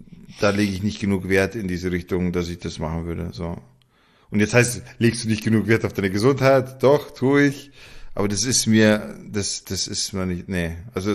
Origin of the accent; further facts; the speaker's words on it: Munich, Bavaria, Germany; Als Münchner kenne ich das natürlich.